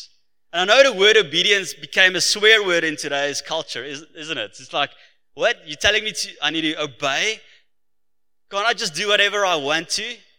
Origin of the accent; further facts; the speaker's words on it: Free State, South Africa; now in Cape Town, South Africa; And so I'm from the Free State.